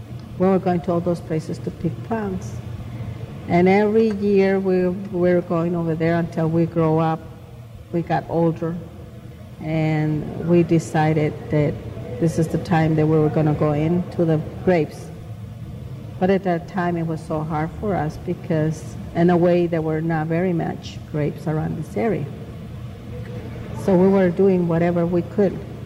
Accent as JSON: {"language": "English", "region": "Jalisco", "country": "Mexico", "moved": "yes", "lives_now": "United States", "said": "I'm original from Mexico, from Jalisco. In 1957, we came to the United States."}